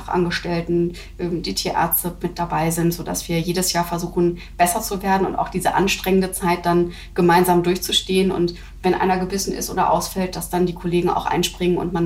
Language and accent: German; Hamburg, Germany; Also auch ich bin ja aus Hamburg und nicht nicht Schleswig-Holsteiner.